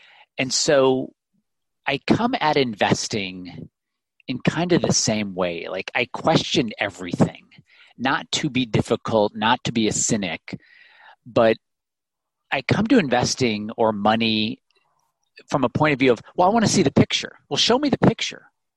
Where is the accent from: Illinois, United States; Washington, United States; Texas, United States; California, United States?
Illinois, United States; I'm 48. And growing up in the Midwest in Illinois